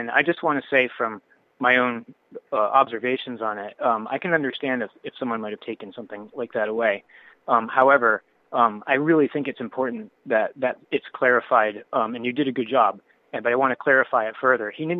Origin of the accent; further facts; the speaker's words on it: Rhode Island, United States; I grew up in Rhode Island, and we had locally a local radio station